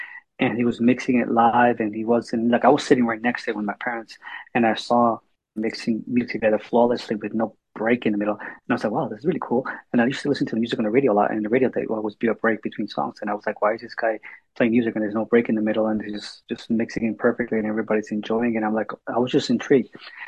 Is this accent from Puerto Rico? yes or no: yes; San Juan, Puerto Rico; I grew up in San Juan, Puerto Rico, in the Caribbean.